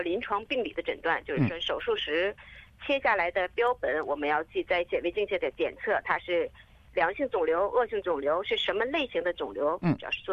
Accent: Qiqihar, Heilongjiang, China; 在国内读的大学，在哈尔滨医科大学读了学士，学士毕业之后，然后回到我的家乡黑龙江省齐齐哈尔市，在齐齐哈尔医学院附属第一院做了病理科，工作了5年。

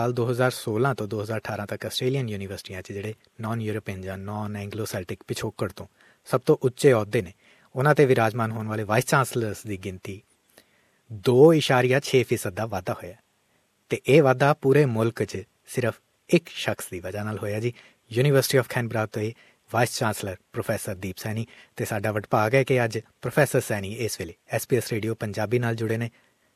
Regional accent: Punjab, India; ਲੁਧਿਆਣਾ ਦੇ ਬੂਟੇ ਹੋ ਜੀ, ਪੰਜਾਬ ਤੋਂ, ਸੋ ਮੈਂ ਵੀ ਉਸ ਜ਼ਿਲ੍ਹੇ ਤੋਂ ਹਾਂ ਜੀ

